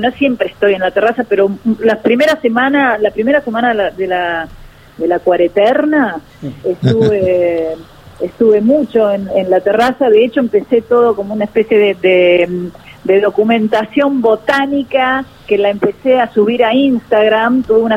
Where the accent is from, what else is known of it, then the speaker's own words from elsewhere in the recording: Curuzú Cuatiá, Corrientes, Argentina; born there; Y mi madre me fue a parir a unos 100 kilómetros, creo que 100 al norte, no estoy segura, en Curuzú-Cuatiá. Lugar que añoro conocer, porque nunca